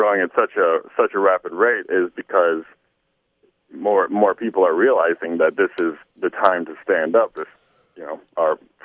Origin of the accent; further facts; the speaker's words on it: Ann Arbor, Michigan, United States; I'm from Ann Arbor